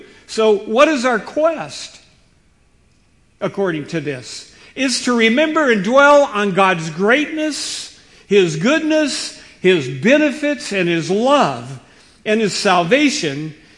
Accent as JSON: {"language": "English", "town": "Seattle", "region": "Washington", "country": "United States", "tie": "born or raised there", "said": "I remember I was raised in Seattle, and Seattle is full of Norwegians, Swedes, Germans, especially in the fishing industry."}